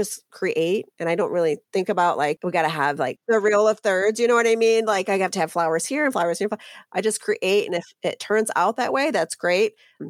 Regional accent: Illinois, United States; I am from Illinois. I live in a small town here in Illinois with my husband, Mike, and our kids and two dogs.

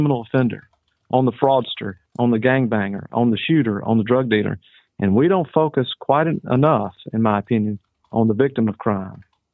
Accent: Memphis, Tennessee, United States; I'm from the rural part of the district. And of course, I grew up in and around Memphis.

